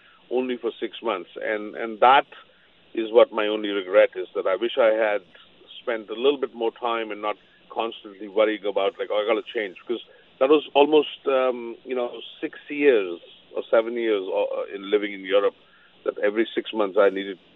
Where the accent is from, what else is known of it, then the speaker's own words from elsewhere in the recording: India; English is a second language; because of my visa at the time and being an Indian, I was only allowed to work only for 6 months in, you know, in France or in Germany or in Switzerland